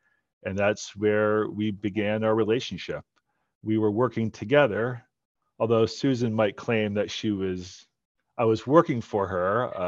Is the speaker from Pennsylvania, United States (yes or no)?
yes; Pennsylvania, United States; I grew up in Northeast Pennsylvania, where gambling is firmly entrenched in the culture.